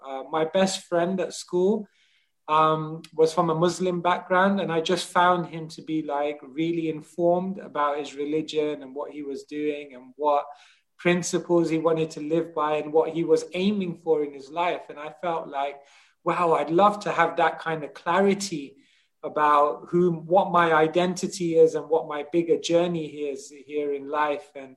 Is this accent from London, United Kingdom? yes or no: yes; Wembley, London, United Kingdom; I grew up basically near Wembley Stadium, and I guess that's where my early years were spent. I was brought up in a, I guess, a very culturally diverse place. We had a lot of cultures, a lot of different religions.